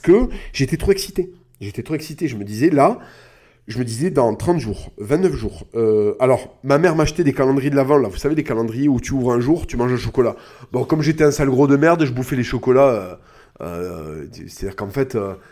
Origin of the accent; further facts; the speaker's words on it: France; Moi, je suis français. Voilà, je suis français. Est-ce que mon pays peut aller mieux?